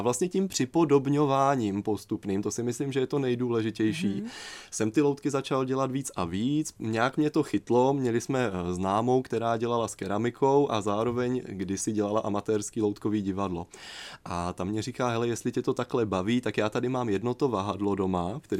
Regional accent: Brno, South Moravian Region, Czechia; also born or lived in Ostrava; protože já jako Brňák jsem přišel do prostoru, který byl najednou velmi ostrý, velmi tvrdý, velmi razovitý

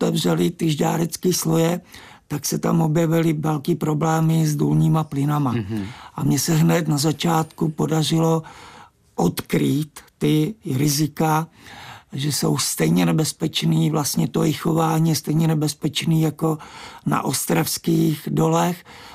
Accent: South Moravian Region, Czechia; born there; Já jsem se narodil na Jižní Moravě.

